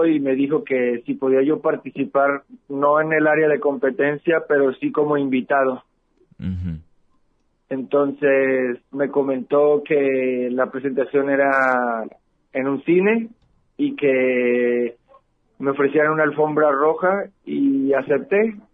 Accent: Lagos de Moreno, Jalisco, Mexico; also born or lived in Guadalajara; estudié la carrera de cinematografía en Guadalajara, pero yo soy originario de Lagos de Moreno.

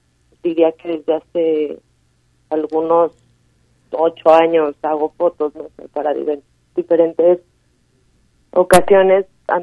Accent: Ocotlán, Jalisco, Mexico; now in Guadalajara, Mexico; Yo soy de Ocotlán, de hecho, no soy de Guadalajara. Tengo tres años viviendo en Guadalajara.

